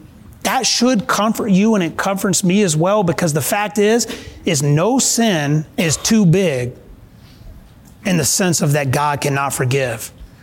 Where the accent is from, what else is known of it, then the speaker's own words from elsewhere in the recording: Alabama, United States; I'm from South Alabama, if I haven't told you before